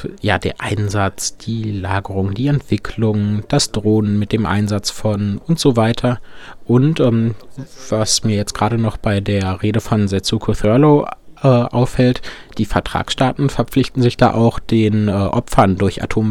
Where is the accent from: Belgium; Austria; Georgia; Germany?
Belgium; now in Netherlands; Ich komme aus Belgien, studiere aber momentan in den Niederlanden.